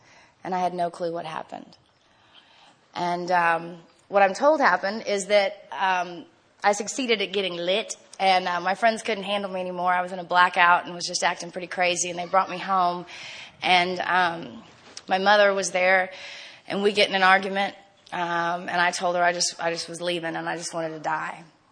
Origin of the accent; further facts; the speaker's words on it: San Antonio, Texas, United States; I'm from San Antonio. It's so dumb. Anyway, we come from a great family.